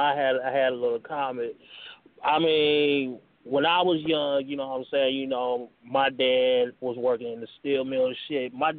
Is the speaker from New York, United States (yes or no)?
no; Gary, Indiana, United States; And for when I was growing up in Gary, he wasn't never paying child support until I turned like 17, 18.